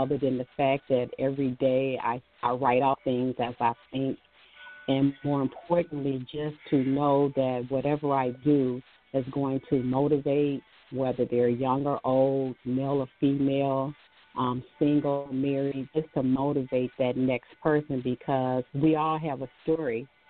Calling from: Michigan, United States; I am calling from Michigan.

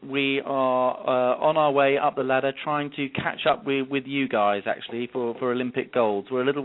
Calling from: London, United Kingdom; Yes, I'm calling in from London. I'm based with Raw Television, the London-based production company who make Paranormal Witness. So, yeah, joining you from London

